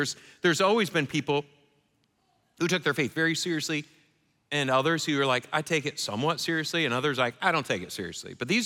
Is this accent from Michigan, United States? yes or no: yes; Michigan, United States; I didn't have to because I grew up in Michigan. We spoke English and Canadian, eh?